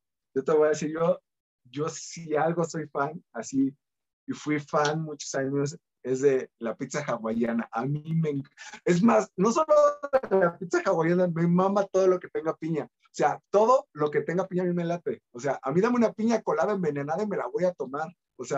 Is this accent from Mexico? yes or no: yes; Mexico City, Mexico; entonces yo me hacía tortas de plátano con azúcar cuando era niño, entonces soy chilango